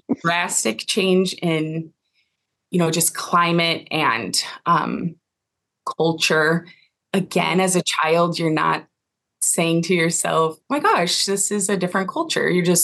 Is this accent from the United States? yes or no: yes; Mather, California, United States; born there; also born or lived in Victorville, California / Philippines; And I was born in California. And then we lived in a couple of bases in California. I was born at Mather, and then we moved to Victorville. And from there, we went to the Philippines.